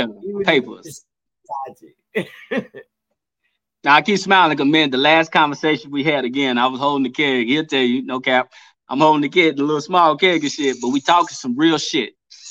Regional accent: Chicago, Illinois, United States; If you come to Chicago, where I'm from

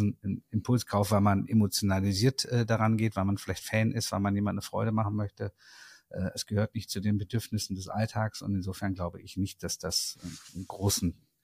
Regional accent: North Rhine-Westphalia, Germany; Wir kommen ja beide aus dem Ruhrgebiet, haben dadurch eine Verbindung und ich bin aufgewachsen zwischen Nähmaschinen und zwischen Legewagen

